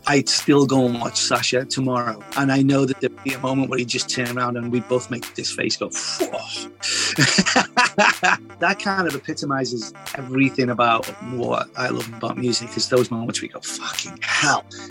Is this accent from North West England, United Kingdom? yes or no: yes; Liverpool, North West England, United Kingdom; Growing up in Liverpool, you know, I was surrounded by music. There was a musical explosion. I grew up in the 60s, 70s.